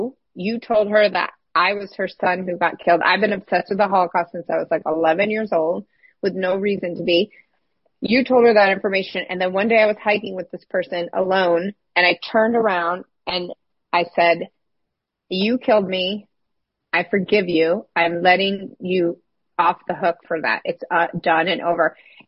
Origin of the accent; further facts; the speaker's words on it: Illinois, United States; I grew up in Illinois in farm country and my entire life, I was like, I mean, as a kid, I was like, why am I not in Paris?